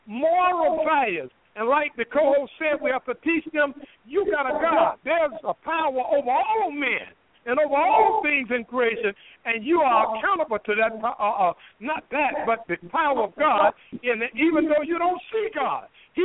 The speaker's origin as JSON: {"language": "English", "region": "the South", "country": "United States", "tie": "born or raised there", "said": "even though I was raised in the South as a Southern Baptist Christian."}